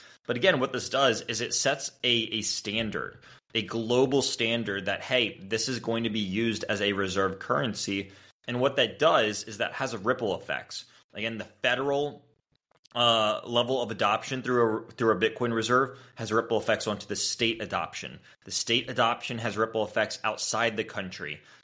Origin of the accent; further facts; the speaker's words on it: North Carolina, United States; the big update here is that North Carolina, actually my home state